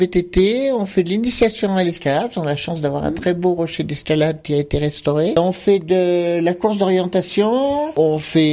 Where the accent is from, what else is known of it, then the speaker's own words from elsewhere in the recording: Grenoble, Auvergne-Rhône-Alpes, France; moved away as an adult; now in Paris, France; moi qui suis arrivée de Grenoble il y a 40 ans, mais je suis quand même la parisienne, même si je venais de Grenoble, parce que ma mère, elle est pas née ici.